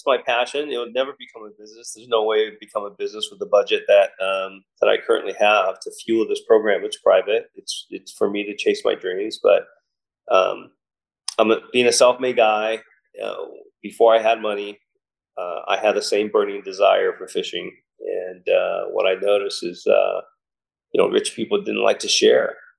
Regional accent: Newport Beach, California, United States; it's going to go to my hometown where I grew up and I was raised, where I learned fishing. That's Newport Beach, California.

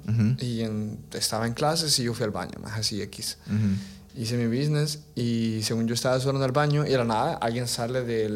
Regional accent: Tegucigalpa, Francisco Morazán, Honduras; una noche normal de fiesta en las ferias de calle de mi ciudad natal, Tegucigalpa

